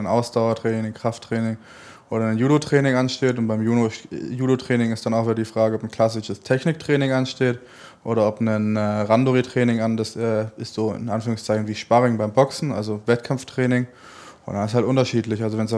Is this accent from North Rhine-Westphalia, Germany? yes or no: no; Stuttgart, Baden-Württemberg, Germany; Also Stuttgart wird immer meine Heimat bleiben.